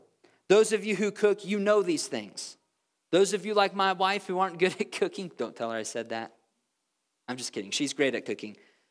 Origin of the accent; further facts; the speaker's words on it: Midwest, United States; I grew up in the Midwest, where if you kept your salt out on the table too long, it would clump up because of the humidity.